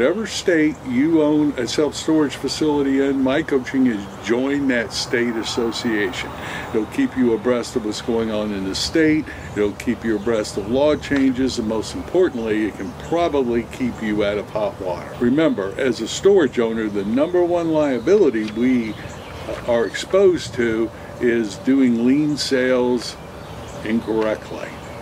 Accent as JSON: {"language": "English", "region": "Kentucky", "country": "United States", "tie": "born or raised there", "said": "I remember one time in Kentucky, my home state, when I purchased a facility"}